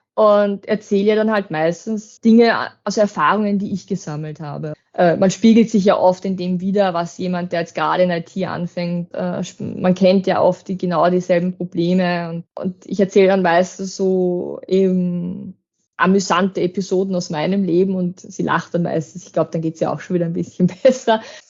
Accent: Lower Austria, Austria; Und ich wohne auch nicht in Wien, sondern in Horn. Also ich bin ja doch aus dem Waldviertel. Und für mich ist es dann schon, ich fahre über eine Stunde nach Wien rein.

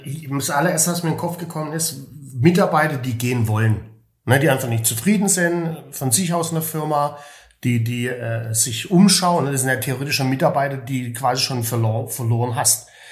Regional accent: Baden-Württemberg, Germany; ich komme aus dem Schwabenland.

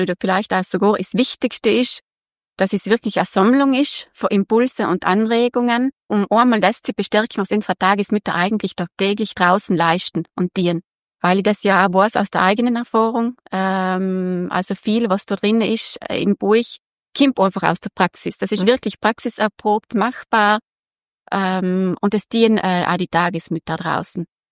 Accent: Ahornach, Trentino-Alto Adige, Italy; ich bin 42 Jahre alt, ich komme aus dem Pustertal, aus Ahona, der Gemeinde Sant'Intaufers.

